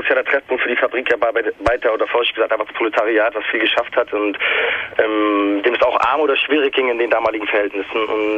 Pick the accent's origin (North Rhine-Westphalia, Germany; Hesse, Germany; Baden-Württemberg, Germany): Hesse, Germany; Frankfurt; Also wir kommen beide aus Frankfurt, … gebürtig, ich nicht gebürtig.